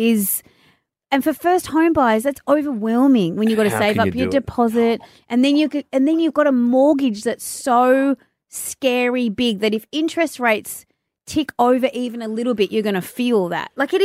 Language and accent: English; Sydney, New South Wales, Australia; I grew up in Sydney, right?